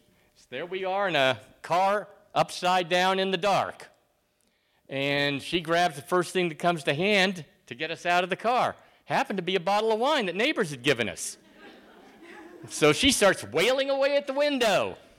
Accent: Anchorage, Alaska, United States; also born or lived in Minnesota; I was born in Minnesota, but my first memory is Alaska. Is an Alaska memory, actually.

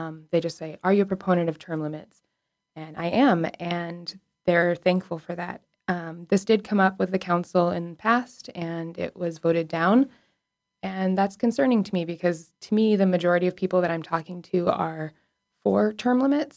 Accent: Alaska, United States; but I'm also born and raised in Alaska. So living here and learning from everyone around us, and it is a more conservative environment

